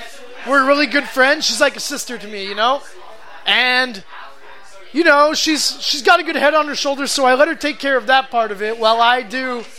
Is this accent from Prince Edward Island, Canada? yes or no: no; Longueuil, Quebec, Canada; I'm starting to promote shows in my hometown of Longueuil